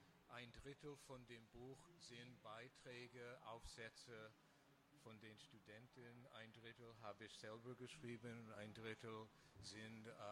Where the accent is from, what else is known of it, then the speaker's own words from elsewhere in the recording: United States; German is a second language; Ich bin Amerikaner, ich wohne seit 20 Jahren ungefähr in Europa